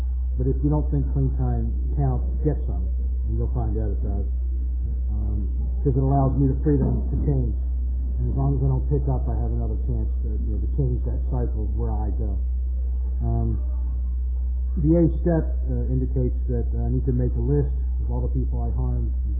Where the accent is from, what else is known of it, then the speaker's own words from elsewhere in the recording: Baltimore, Maryland, United States; I'm from Baltimore. It's about a 4.5 hour drive to get up here, and I always look forward to coming to this retreat, because where I live, it's four walls, it's concrete, and it's people.